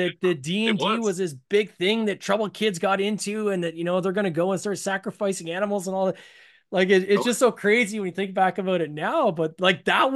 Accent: Canada; I just kind of paused and said, wow, like, you know, I'm from Canada.

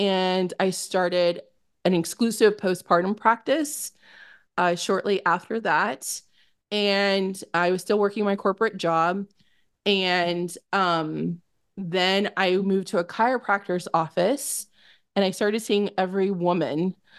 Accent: Miami, Florida, United States; now in Nebraska, United States; And that I'm not from here. I'm not from Nebraska. I'm from Miami.

